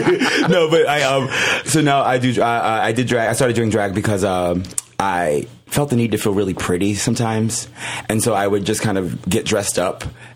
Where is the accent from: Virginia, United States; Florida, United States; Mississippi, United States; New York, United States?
Virginia, United States; I'm from Virginia, yeah.